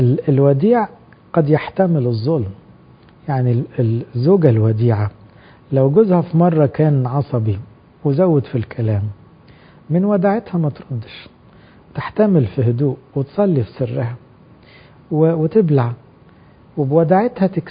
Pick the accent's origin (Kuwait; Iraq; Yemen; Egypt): Egypt; لأنه إحنا كمصريين عموما صوتنا عالي شوي